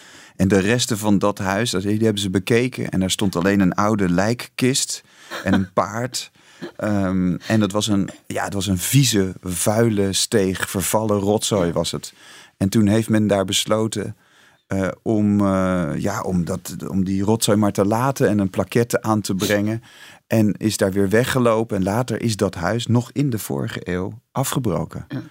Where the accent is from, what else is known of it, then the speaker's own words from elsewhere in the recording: Leiden, South Holland, Netherlands; ik kom uit Leiden. Dat is de stad van mijn jeugd.